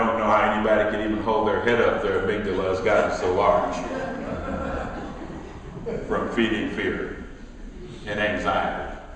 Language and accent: English; Cleveland, Ohio, United States; I'm also from Cleveland, and I'm getting old.